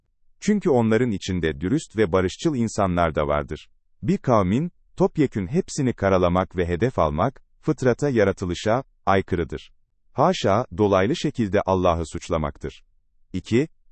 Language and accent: Turkish; Tokat, Turkey; Erbakan'ın vefatını memleketim Tokat'tan dönerken Alaca yakınlarında, radyo haberlerinden öğrendim.